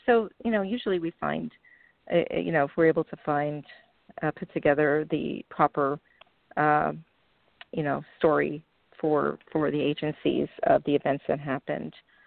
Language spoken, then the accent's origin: English; Brooklyn, New York, United States; moved away as an adult; I grew up in Brooklyn, so it's I mean, being out here 19 years, I've learned how to tone it down a little bit. But certainly, you can take me out of New York, but you can't take New York out of me.